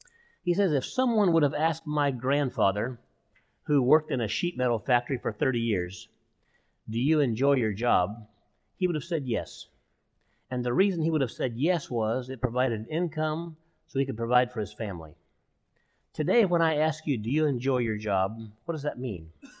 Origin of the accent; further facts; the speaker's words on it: California, United States; And I remember as a boy growing up in California thinking, what kind of a Christmas would that be?